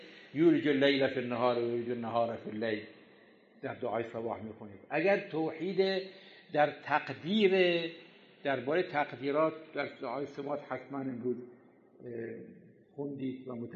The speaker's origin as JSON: {"language": "Persian", "town": "Karbala", "region": "Karbala Governorate", "country": "Iraq", "tie": "born or raised there", "said": "اول که ما کربلا مشرف بودیم در ایام جوانی و نوجوانی و بچگیمون، این توی بازارهای کربلا، این بازار زینبیه، بازار قبله، بازار وامفاده، بازاری که در کربلا بود"}